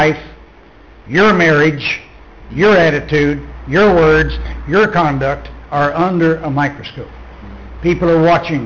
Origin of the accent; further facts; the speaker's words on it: Texas, United States; accent: southwestern; You're struggling with my southwestern accent?